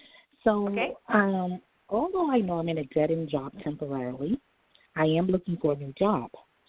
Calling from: New York, United States; I'm calling from New York.

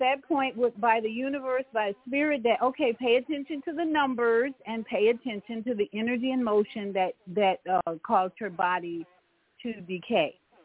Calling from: Florida, United States; in Florida.

